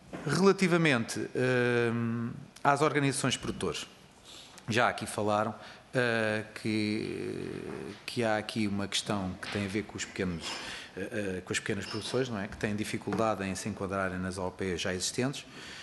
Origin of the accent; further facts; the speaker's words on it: Portugal; eu na zona, por exemplo, de onde venho, que é ali no Vale do Tejo, na Lesíria do Tejo